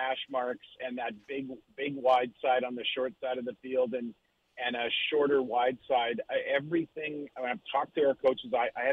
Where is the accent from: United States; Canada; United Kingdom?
Canada; Winnipeg, Manitoba; I grew up in Winnipeg